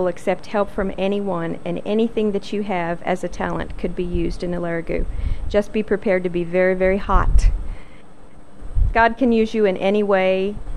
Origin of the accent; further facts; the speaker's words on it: Mountain Grove, Missouri, United States; I'm from Mountain Grove, Missouri. It's south central Missouri. Very small town, 4,500 people, and I'm an elementary music teacher.